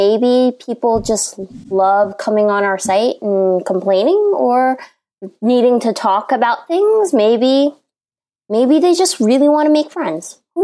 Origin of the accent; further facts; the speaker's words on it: United States; I'm from the States